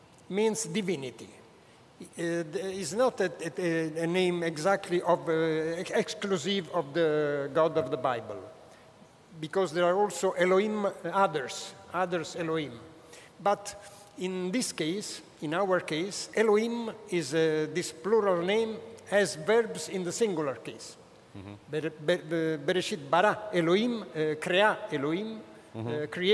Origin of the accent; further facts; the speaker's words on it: Naples, Campania, Italy; born there; first language Neapolitan; English is a second language; My mother tongue is Neapolitan. Mm-hmm. I was born in Neapolitan. and I spoke Neapolitan with my mother, exactly. And my father's tongue is Italian